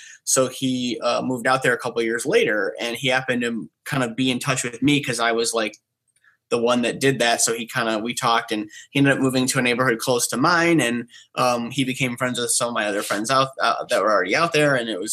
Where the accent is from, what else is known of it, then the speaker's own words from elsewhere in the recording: Detroit, Michigan, United States; You know, when I say we're from Detroit, we're from the northern suburbs. We're not from 8 Mile. We're from 22 Mile. So it's a lot different where we're from.